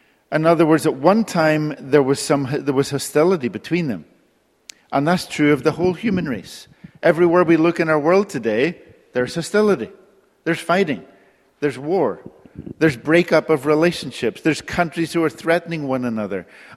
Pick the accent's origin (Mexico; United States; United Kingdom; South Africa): United Kingdom; Northern Ireland; And I grew up with that in Northern Ireland.